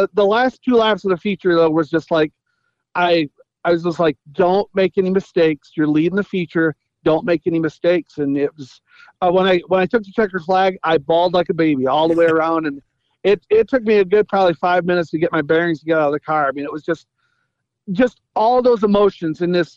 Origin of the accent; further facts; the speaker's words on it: Mendota, Illinois, United States; I'm from Mendota, Illinois.